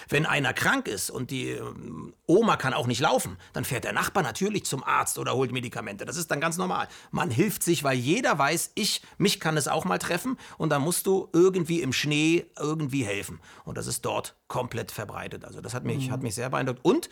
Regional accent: East Germany, Germany; ich kenne das noch aus der DDR, ich komme noch mal aus der DDR

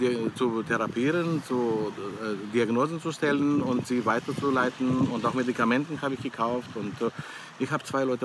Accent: Greece; Also ich bedanke mich auf jeden Fall als Grieche

